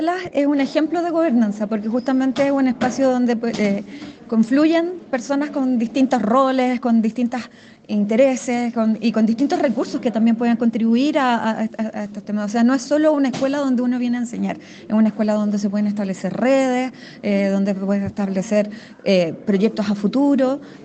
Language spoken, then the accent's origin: Spanish; Santiago, Santiago Metropolitan Region, Chile; que yo vengo de Santiago